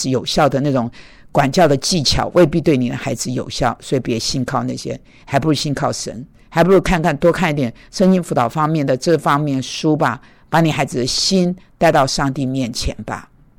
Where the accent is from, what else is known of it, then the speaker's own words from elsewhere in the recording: Kaohsiung, Taiwan; 因为我是高雄人啊、